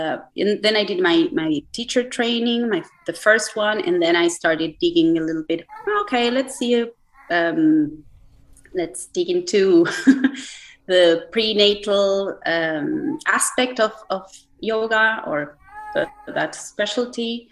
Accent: Argentina; moved away as an adult; now in Switzerland; I am from Argentina originally, and I have been living in Switzerland for the past 11 years.

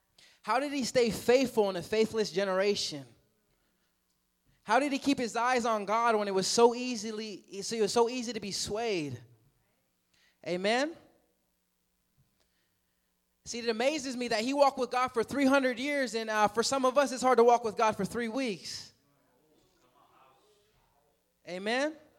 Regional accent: Montana, United States; And I'm from Montana. You know, if you didn't know, Montana. And so I'm half Native American

